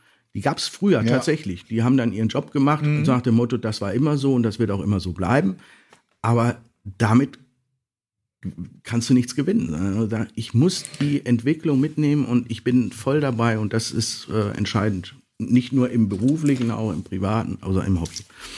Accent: Dortmund, North Rhine-Westphalia, Germany; Klar, ne, als Dortmunder

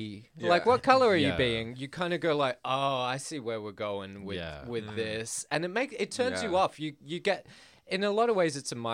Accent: Adelaide, South Australia, Australia; I told someone on Grindr once that I was from Adelaide

